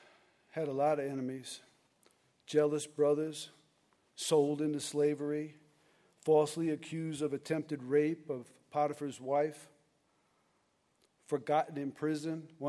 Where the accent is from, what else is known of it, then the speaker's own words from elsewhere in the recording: Connecticut, United States; I'm originally from Connecticut, and my wife is too.